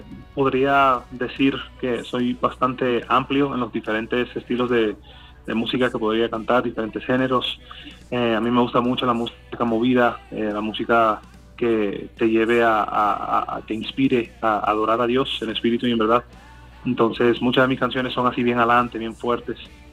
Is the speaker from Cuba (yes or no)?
yes; Cuba; accent: Cuban; now in Colombia; si me hubiera conocido hace unos 6 o 7 años, hubiera sido bien, bien, bien cubano mi acento.